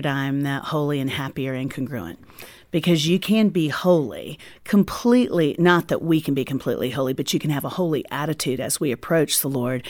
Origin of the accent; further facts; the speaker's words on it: the South, United States; I grew up in the South in a Baptist church